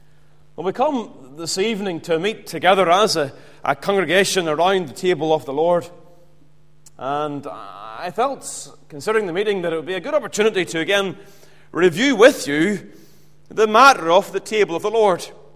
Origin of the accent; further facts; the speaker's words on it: Ballymena, Northern Ireland, United Kingdom; Remember, as a young boy, I grew up in the Baptist church in Ballymena.